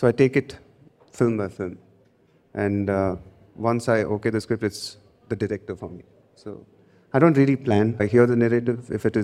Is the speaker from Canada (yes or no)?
no; Chennai, Tamil Nadu, India; I grew up in Chennai, like I said